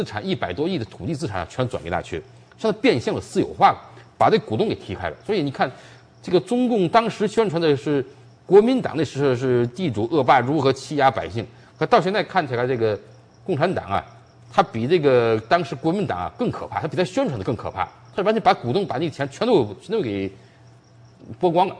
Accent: China; 这个那时候小时候在大陆都知道这个故事

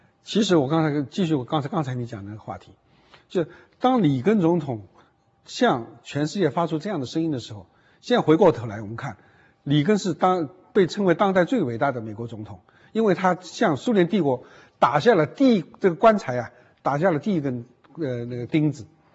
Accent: China; 中国我觉得作为中国人来说，这本身也比较悲哀的

